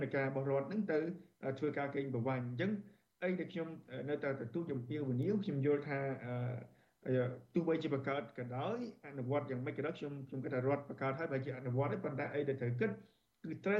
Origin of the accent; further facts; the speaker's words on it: Aoral, Kampong Speu, Cambodia; ករណីសិក្សានៅក្នុងស្រុកអរ៉ាល់តំបន់ដែលគេយកដីធ្វើសម្បត្តិសេដ្ឋកិច្ចមិនមែនជាតំបន់ដីសឹករិចរិលខ្ញុំធំដឹងក្តីនៅទីនោះ